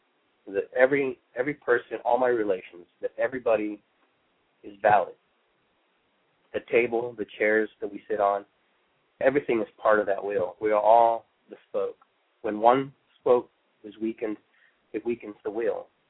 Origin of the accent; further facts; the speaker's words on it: Callao, Peru; now in North America; I am actually indigenous to the region of South America, Peru. I come from Callao.